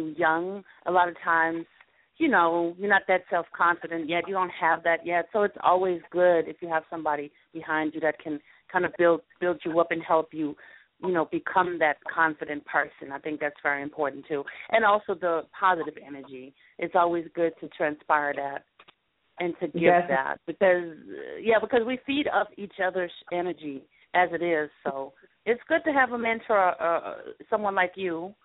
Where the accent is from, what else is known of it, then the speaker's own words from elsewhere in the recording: Germany; I'm originally from Europe, from Germany, so I do have the connections over there, too.